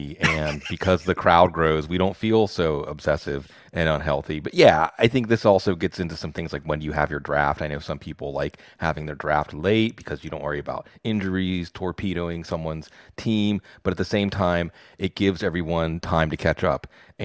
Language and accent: English; Pittsburgh, Pennsylvania, United States; I'm from Pittsburgh.